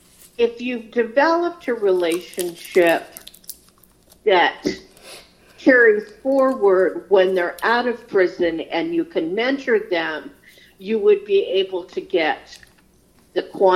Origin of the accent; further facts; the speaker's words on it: Rocky Boys, Montana, United States; I'm from Rocky Boys.